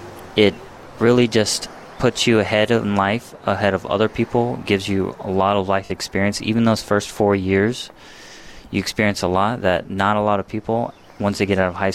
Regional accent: Houston, Texas, United States; Yeah, so I'm from Houston, Texas.

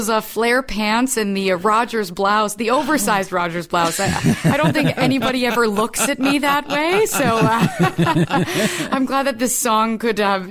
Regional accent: Canada; And people were like, where are you from? I was like, I'm French Canadian.

